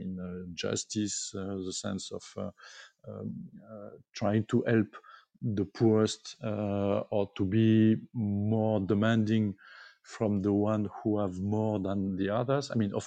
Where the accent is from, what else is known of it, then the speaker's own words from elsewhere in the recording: Grenoble, Auvergne-Rhône-Alpes, France; English is a second language; I'm not from Paris in France. So I'm from Grenoble, which is a very nice city with the mountains and so on, with a great university.